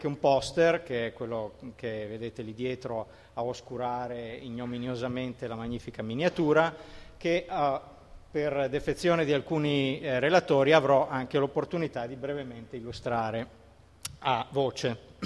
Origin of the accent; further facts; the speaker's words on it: Padua, Veneto, Italy; vengo da Padova